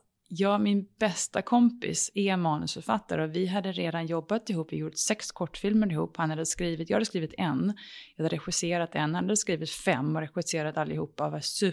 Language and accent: Swedish; London, United Kingdom; Det är en engelsk kille, jag är uppväxt i London.